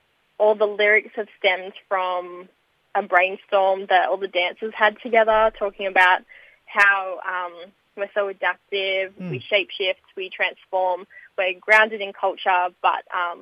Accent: New South Wales, Australia; now in Sydney, Australia; So my mob is Wiradjuri. I'm from Central West, New South Wales, but I'm now based on Mongol country in the inner west of Sydney.

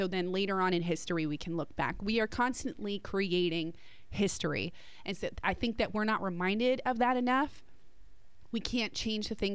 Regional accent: New Jersey, United States; moved away; We're from New Jersey, right? We moved here 8 years ago-ish, and had my youngest child, first child I had here.

